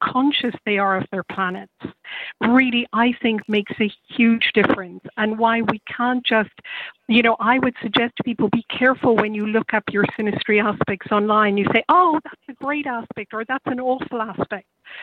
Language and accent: English; Ireland; accent: Irish; That's my Irish accent there.